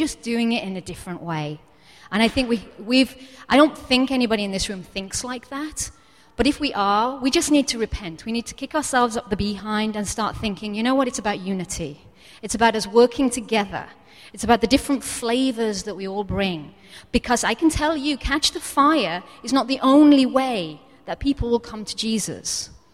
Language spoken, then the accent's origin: English; United Kingdom; Remember, I'm British, just again.